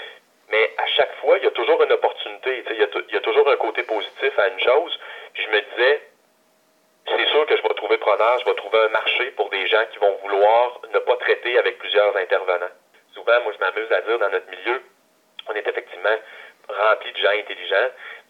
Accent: Quebec City, Quebec, Canada; now in Montreal, Canada; j'enlève absolument rien à Québec, là. Ça reste ma ville natale

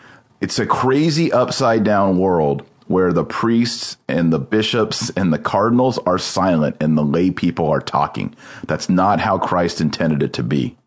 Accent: Texas, United States; I'm more proud about being Texan than I am about American because we have an identity.

